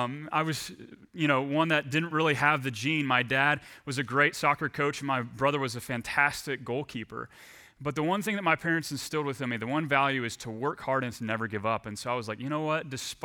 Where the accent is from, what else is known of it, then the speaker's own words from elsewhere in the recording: Texas, United States; I grew up in Texas, and the only sport I was good at growing up was hockey.